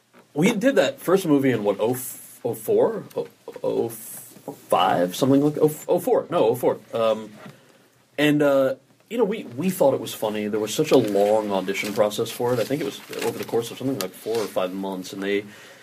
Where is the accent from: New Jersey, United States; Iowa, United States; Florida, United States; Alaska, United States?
New Jersey, United States; Yeah, who I already dislike, being from New Jersey